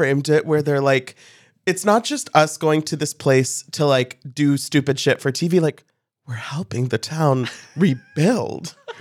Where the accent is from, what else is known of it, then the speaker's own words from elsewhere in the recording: St. Louis, Missouri, United States; I'm from St. Louis, Missouri, which I think is like 2 or 3 hours from Benton.